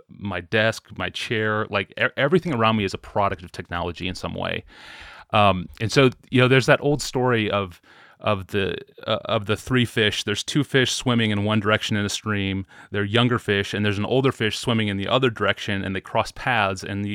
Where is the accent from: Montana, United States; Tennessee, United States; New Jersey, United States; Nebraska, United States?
Nebraska, United States; also born or lived in Washington, D.C. area; now in Minneapolis, United States; we are both from Nebraska. We spent some time in the DC area, and now we live in Minneapolis. We've been here for about 5 years.